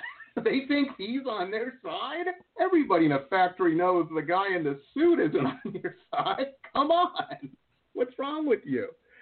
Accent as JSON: {"language": "English", "town": "Detroit", "region": "Michigan", "country": "United States", "tie": "born or raised there", "said": "when I grew up in Metro Detroit"}